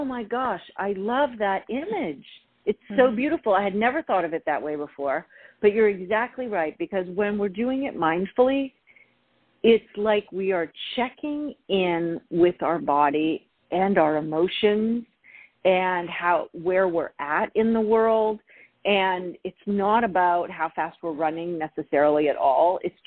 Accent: Canada; I grew up in Canada, so I have to say that I am definitely a person who loves four seasons.

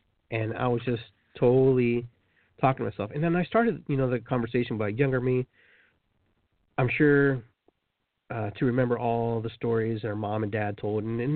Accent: Peru; we grew up in Peru and we were near the beach

